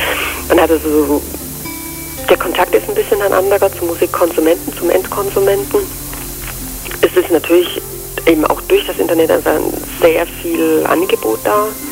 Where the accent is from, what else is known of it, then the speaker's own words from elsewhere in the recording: Croatia; das ist halt auch sehr Kroatien verwandt, ich komme ja aus Kroatien und das fand ich dann sehr, sehr nett